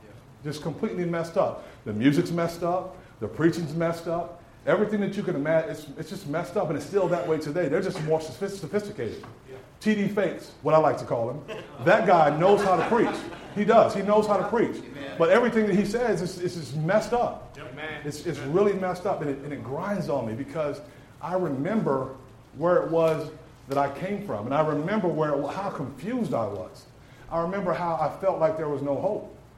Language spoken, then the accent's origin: English; El Paso, Texas, United States; born there; I was born in El Paso, Texas, on December 8th, 1969.